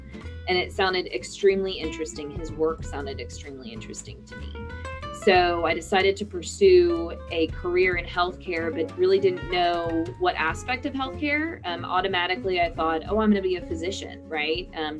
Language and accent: English; Houston, Texas, United States; also born or lived in Montana; So I grew up, I was born in Montana, but grew up in Houston, Texas.